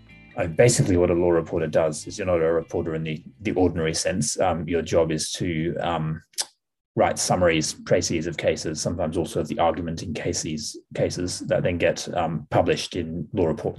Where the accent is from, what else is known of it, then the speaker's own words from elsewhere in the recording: Perth, Western Australia, Australia; also born or lived in England; I was born in England, and my parents are both dual citizens who spent part of their life living in both countries. So we moved back to Perth when I was about eight.